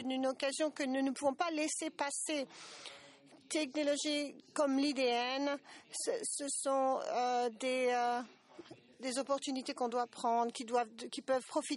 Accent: Senegal; Je suis du Sénégal.

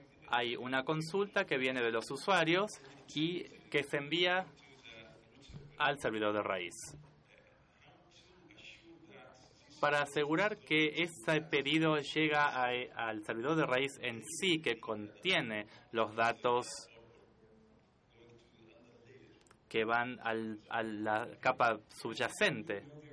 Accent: El Salvador; de El Salvador. Estamos pensando en eso.

